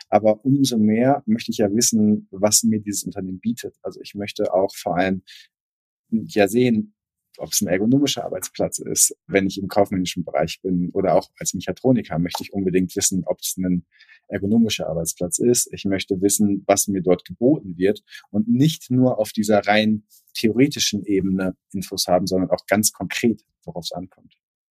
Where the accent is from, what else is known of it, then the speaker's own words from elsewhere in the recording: Northern Germany, Germany; Also wenn ich als Norddeutscher irgendwie sehe